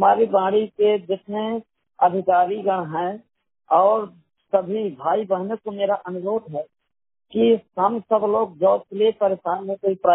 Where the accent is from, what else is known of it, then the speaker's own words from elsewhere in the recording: Banda, Uttar Pradesh, India; मैं बांदा उत्तर प्रदेश का मूल निवासी हूँ।